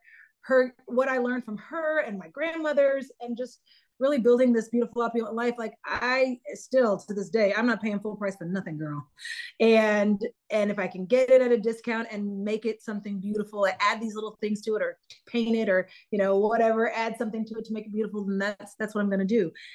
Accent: Oklahoma, United States; I grew up in Oklahoma. My parents didn't have a lot of money, but my mom had this really special knack for making our home beautiful.

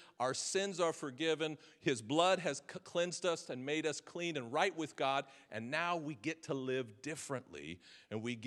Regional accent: United States; I'm from America, right? We're in the land of the free, the home of the brave.

